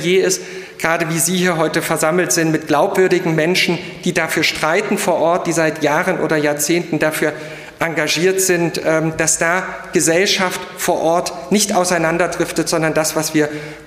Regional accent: Dresden, Saxony, Germany; born there; ich bin gebürtiger Dresdner

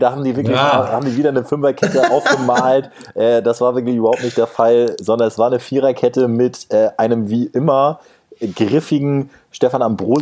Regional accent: Kiel, Schleswig-Holstein, Germany; Kiel ist nicht nur meine Heimatstadt

